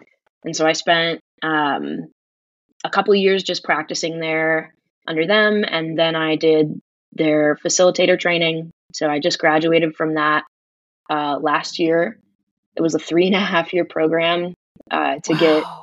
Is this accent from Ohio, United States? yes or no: yes; Cleveland, Ohio, United States; now in Nashville, United States; I am from Cleveland, Ohio, originally, currently located in Nashville, Tennessee.